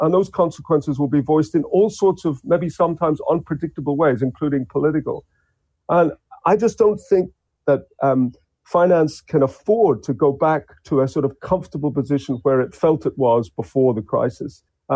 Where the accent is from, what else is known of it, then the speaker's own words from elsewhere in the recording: Ireland; now in Australia; although I'm originally Irish European, here I am in Australia